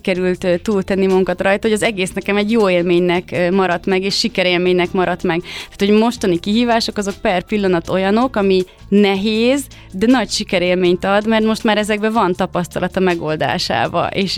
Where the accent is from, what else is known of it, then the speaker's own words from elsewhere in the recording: Bács-Kiskun, Hungary; mert mi is Alföldön nőttünk föl, a Kalocsaján, Kiskunfélegyházi